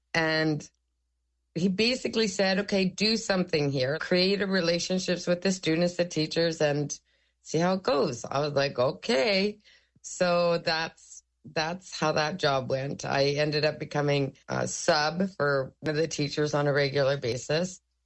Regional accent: Norway House, Manitoba, Canada; I am from Norrie House Cree Nation on my father's side. That's where my membership is, and citizenship is with Norrie House Cree Nation, top of Lake Winnipeg, Treaty 5.

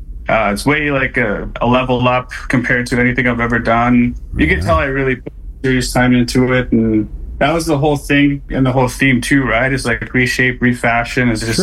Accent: La Ronge, Saskatchewan, Canada; I'm originally from La Ronge, Saskatchewan, Treaty 6 territory.

